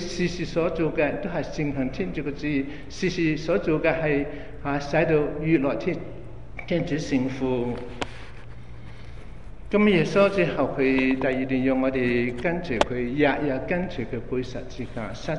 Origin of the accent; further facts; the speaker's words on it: China; 我哋中国人咧，成日都讲话舍得舍得系嘛？